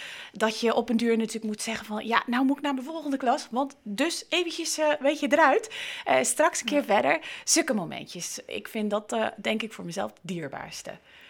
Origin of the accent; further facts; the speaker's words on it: Canada; Dutch is a second language; moved away as an adult; now in Netherlands; Ik zit nu inmiddels ongeveer 19 jaar in Nederland. Ik ben uit Canada gekomen, sorry.